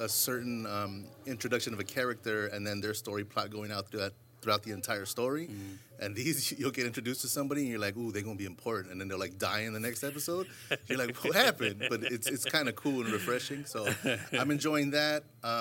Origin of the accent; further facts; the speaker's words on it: Los Angeles, California, United States; also born or lived in Alhambra; I grew up in Wyvernwood when it was about in the 80s. I think it was in the 80s that we moved here.